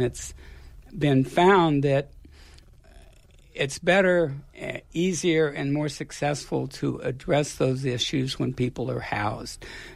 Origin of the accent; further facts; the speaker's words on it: Atascadero, California, United States; I am from Atascadero, as you are, and yeah.